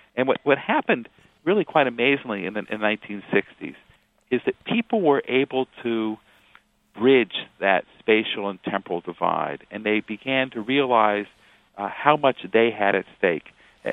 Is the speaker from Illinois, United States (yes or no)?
yes; Urbana, Illinois, United States; certainly I remember being on campus at the time in the 1960s, growing up in Urbana, Illinois